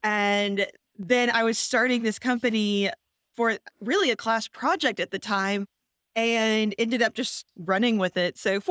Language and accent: English; Houston, Texas, United States; also born or lived in Virginia; So I'm born and raised in Houston. I knew that I really did want to come back to Texas. I'd been living in Virginia for 7 years.